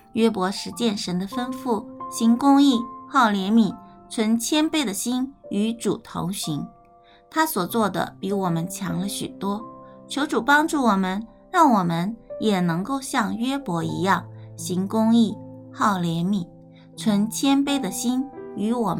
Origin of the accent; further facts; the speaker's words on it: China; 就像我们中国人常说的寿终正寝